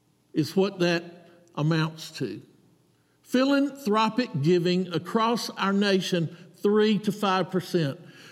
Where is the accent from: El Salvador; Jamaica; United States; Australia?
United States; Georgia; I'm from South Georgia. I know about gnats.